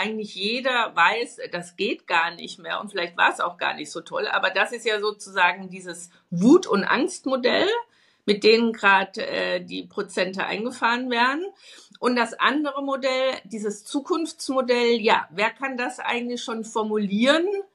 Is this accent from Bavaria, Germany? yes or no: yes; Bavaria, Germany; Du weißt, ich komme ja aus Bayern